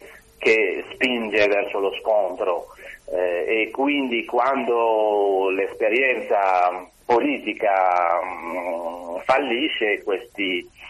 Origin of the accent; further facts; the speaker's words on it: Algeria; io come algerino, insomma, non posso fare a meno che riflettere, anche basandomi sull'esperienza della guerra in Algeria